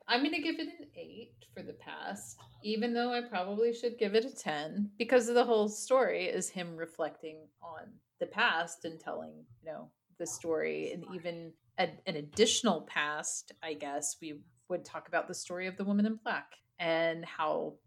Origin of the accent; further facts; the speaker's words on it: United Kingdom; Even being British, to me, it feels like